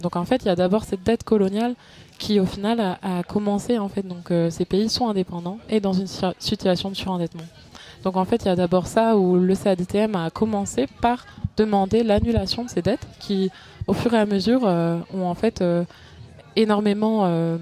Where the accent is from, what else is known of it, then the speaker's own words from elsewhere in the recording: France; je parle en tant que Française ici